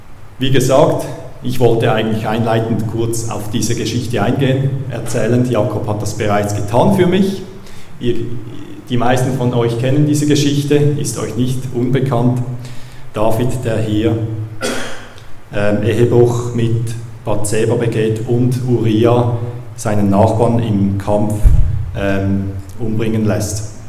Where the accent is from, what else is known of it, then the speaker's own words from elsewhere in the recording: Zurich, Switzerland; accent: Zurich German; German is a second language; Ich selber bin kein Berner, bei mir ist es dann Zürichdeutsch.